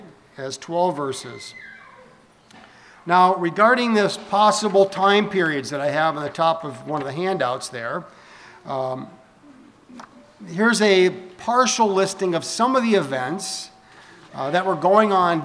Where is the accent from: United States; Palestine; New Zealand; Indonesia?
United States; Michigan; We were talking about Detroit, which I grew up outside of Detroit.